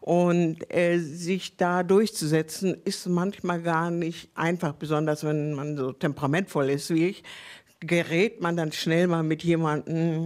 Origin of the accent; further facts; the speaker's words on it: Hamburg, Germany; oh, direkt am Hafen, ich bin Hamburgerin